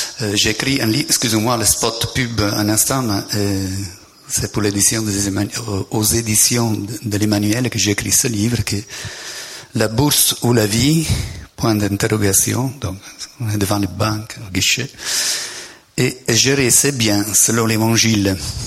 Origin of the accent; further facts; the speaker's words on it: Italy; French is a second language; now in France; Je suis italien, mais ça fait 20 ans que je suis en France. Donc, l'accent, malgré tout, reste le même.